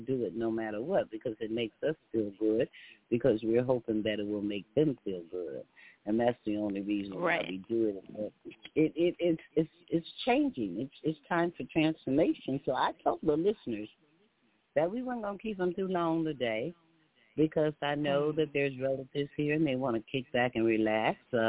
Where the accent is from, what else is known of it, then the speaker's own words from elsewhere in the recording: Texas, United States; coming out the South and, like, being a Texan